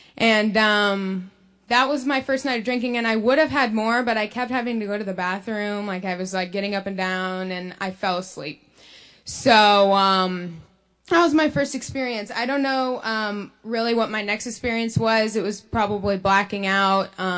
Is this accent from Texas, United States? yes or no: yes; Texas, United States; I'm from Texas, so we have a lot of barbecues and there's a lot of beer sort of hanging out when I was little.